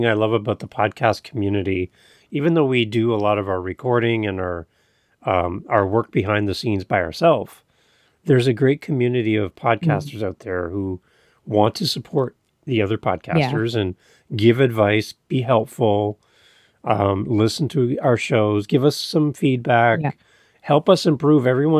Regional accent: Canada; As a Canadian listening with my Canadian version of English, I love listening to yours.

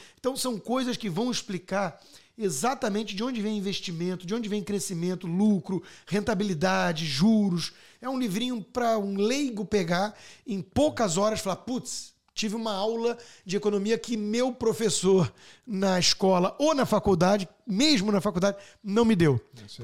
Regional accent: Rio de Janeiro, Brazil; Eu sou do Rio, só eu posso falar, só os cariocas podem falar mal do Rio.

